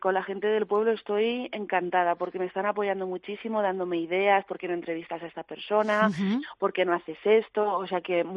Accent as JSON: {"language": "Spanish", "town": "Santa Cruz de los Cáñamos", "region": "Castilla-La Mancha", "country": "Spain", "said": "si algo me está llenando, aparte de conocer todas las historias de mi pueblo, es dar a conocer esta localidad tan chiquitita que yo siempre voy a llevar por bandera, aunque no haya nacido aquí"}